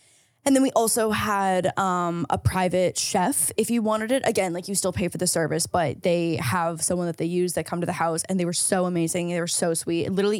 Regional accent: St. Catharines, Ontario, Canada; when I land in Toronto to go home, I have an hour and a half drive to get to my hometown in St. Catharines.

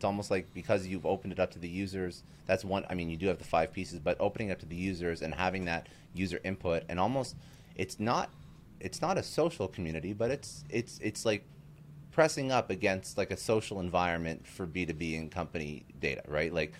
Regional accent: Canada; especially in Canada, I'm Canadian

